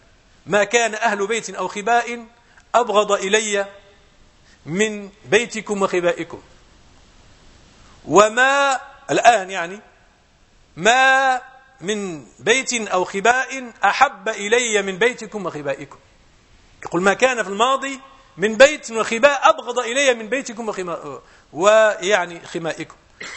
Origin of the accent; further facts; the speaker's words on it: Morocco; مرة في عندنا في المغرب كان في البرلمان المغربي